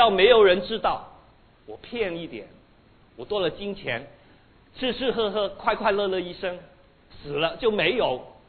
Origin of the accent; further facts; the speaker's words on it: China; 通常我们中国人就觉得后悔改过